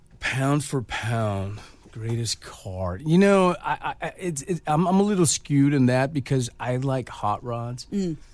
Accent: Los Angeles, California, United States; Born and raised in East L.A., all around. Yeah, Southeast L.A., live near downtown, South Central.

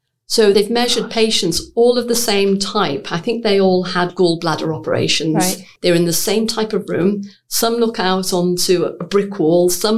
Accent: Birkenhead, North West England, United Kingdom; I come from Birkenhead, and Birkenhead Park was the first public park built in the UK.

